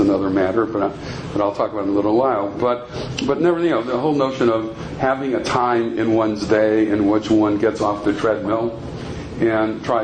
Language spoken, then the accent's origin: English; Milwaukee, Wisconsin, United States; I grew up in Milwaukee, not exactly the largest of Jewish communities, no Jewish restaurants whatsoever, no kosher restaurants, I mean, no day schools, so I was in public school throughout my life